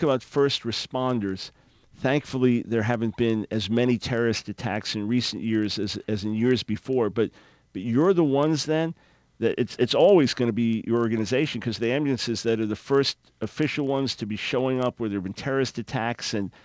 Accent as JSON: {"language": "English", "town": "Long Island", "region": "New York", "country": "United States", "tie": "born or raised there", "said": "Grew up on Long Island."}